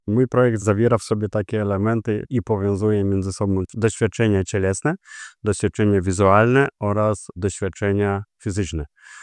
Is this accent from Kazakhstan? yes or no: no; Vilnius, Vilnius County, Lithuania; Jestem z Wilna